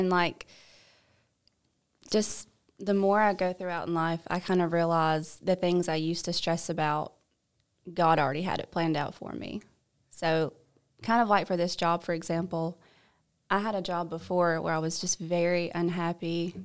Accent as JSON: {"language": "English", "town": "Sylacauga", "region": "Alabama", "country": "United States", "tie": "born or raised there", "said": "Well, I grew up here in Sylacauga, Alabama. I have an older sister."}